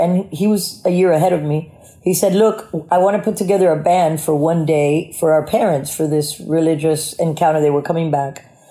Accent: South Carolina, United States; born or raised there

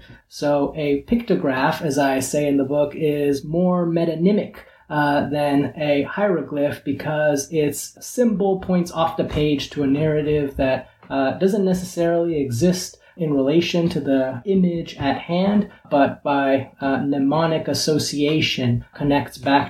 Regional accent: California, United States; I grew up in California to a Central American family who came to the United States, migrated to the United States, fleeing wars in El Salvador and Guatemala.

